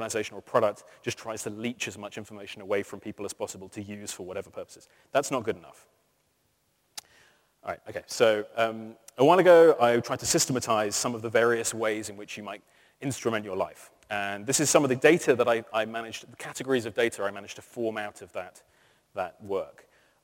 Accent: Norwich, East of England, United Kingdom; that's my hometown of Norwich up there

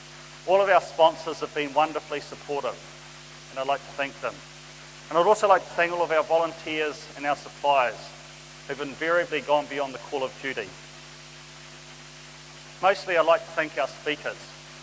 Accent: Wellington, New Zealand; I was born in Wellington, and I grew up here, and I've lived here all my life.

